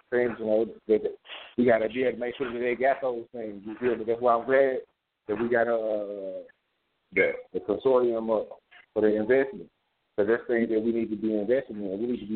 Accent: Memphis, Tennessee, United States; I'm from Memphis, Tennessee.

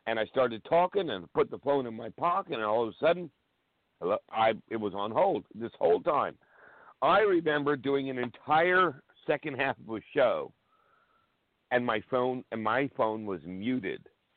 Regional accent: New York City, New York, United States; I'm going to get a map of New York City, and it's real easy to shut down my hometown.

